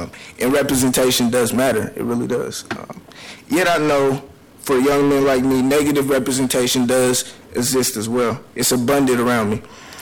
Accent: Portland, Oregon, United States; As a young Black man growing up in Northeast Portland, I have been raised by two strong Black women, my mom and my grandma.

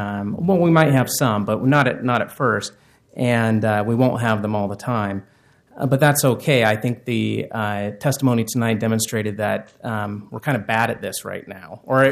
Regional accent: Washington, United States; now in Portland, United States; I'm from the Squaxin Island Tribe in Western Washington

